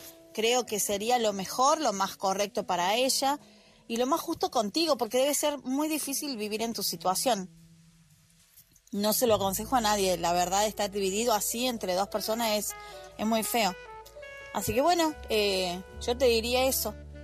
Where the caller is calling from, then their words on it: Argentina; es de Argentina.